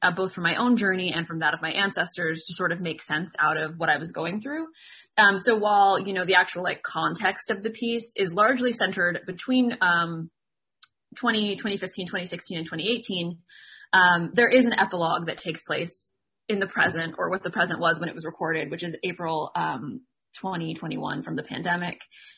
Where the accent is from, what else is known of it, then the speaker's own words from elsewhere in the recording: Connecticut, United States; So I was raised on the traditional lands of my people, the Mohegan in Connecticut. My mom is the medicine woman of our tribe, and my great aunt was a medicine woman before her.